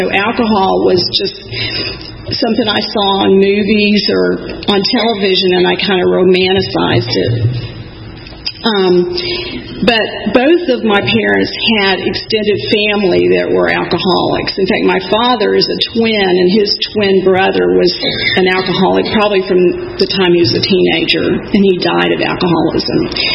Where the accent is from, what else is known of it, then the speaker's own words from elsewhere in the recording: Sandy Springs, Georgia, United States; So I'll start out by saying I grew up in Atlanta. I'm from here. I grew up in Sandy Springs. I went to high school at North Springs High School.